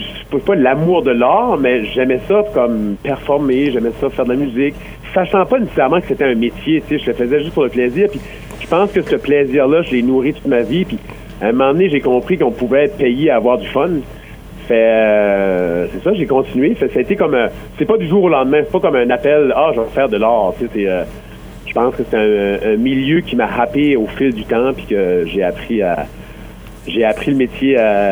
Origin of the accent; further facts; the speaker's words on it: Tracadie, New Brunswick, Canada; Moi, ça a commencé, je viens de Tracadie.